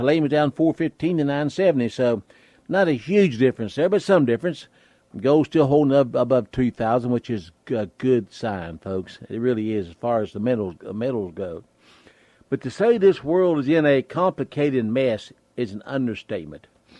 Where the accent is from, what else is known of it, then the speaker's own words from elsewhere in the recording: West Virginia, United States; this is like the winter used to be when I grew up in January in the mountains of West Virginia.